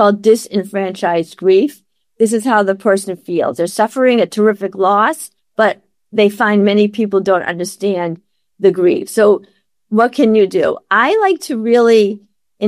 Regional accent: Maine, United States; I grew up in Maine, and we lived in this sort of a rural area.

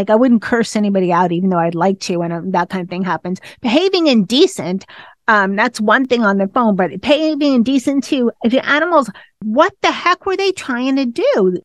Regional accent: Northeast, United States; I'm originally from the Northeast

